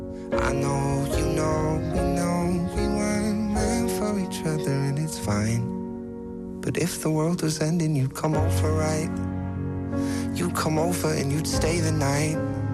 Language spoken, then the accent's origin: Spanish; Basque Country, Spain